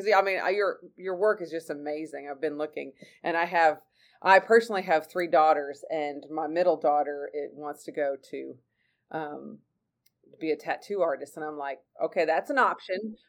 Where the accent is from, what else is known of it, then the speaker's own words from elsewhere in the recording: Midwest, United States; now in Texas, United States; I'm from the Midwest. In Texas, we don't get fall.